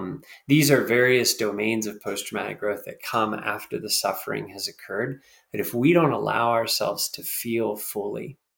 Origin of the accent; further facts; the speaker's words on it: Pennsylvania, United States; I was a sexually abused little boy growing up in Pennsylvania.